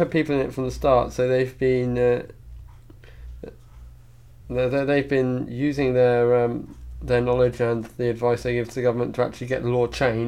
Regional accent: Maidenhead, South East England, United Kingdom; That's my hometown.

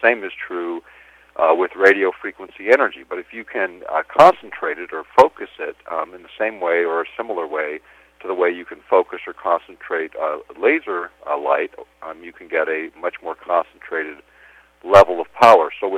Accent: Alaska, United States; Yes, I'm from Alaska. I live here in Anchorage

